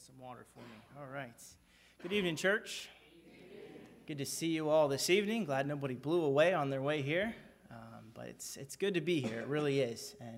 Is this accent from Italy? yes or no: no; Fiji; now in United States; I was born in Fiji, grew up in Fiji. Like Pastor mentioned, I look like American, but I feel Fijian. I was the only white kid in my class when I went to school over there